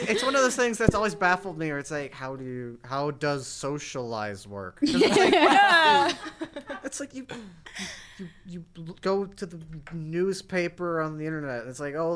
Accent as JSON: {"language": "English", "town": "Brooklyn", "region": "New York", "country": "United States", "said": "And we're all from Brooklyn."}